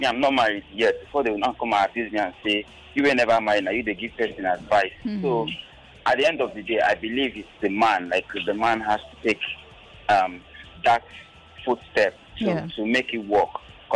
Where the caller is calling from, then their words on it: Ikeja, Lagos, Nigeria; I'm calling from Lagos, Ikeja.